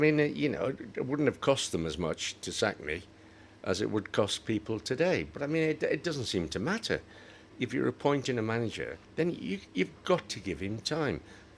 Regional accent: North East England, United Kingdom; born there; I was born in the North East, I mean, but at the same time, I spent most of my time down in this area.

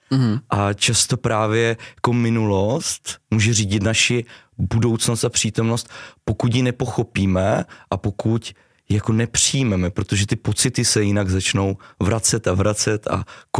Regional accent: Havířov, Moravian-Silesian Region, Czechia; Z Havířova.

